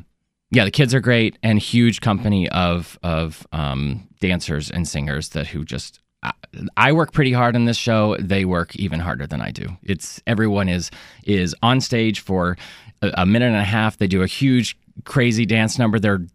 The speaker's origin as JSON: {"language": "English", "town": "Lexington", "region": "Kentucky", "country": "United States", "tie": "born or raised there", "also_born_or_lived": "Atlanta, United States / Charlotte, United States", "said": "Well, actually, I'm from all over the Southeast, Atlanta, Charlotte, and then Lexington, Kentucky, where I graduated high school."}